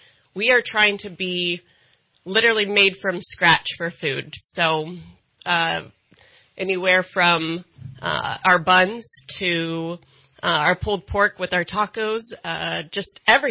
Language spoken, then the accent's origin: English; Palo Cedro, California, United States; Well, I grew up here, born and raised, well, not born and here, but I was raised in Palo Cedro, California.